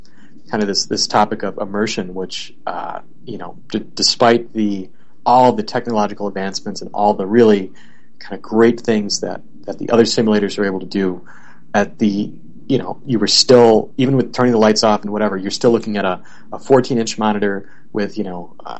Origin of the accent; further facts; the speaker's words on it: Chicago, Illinois, United States; I'm actually from the Chicago area.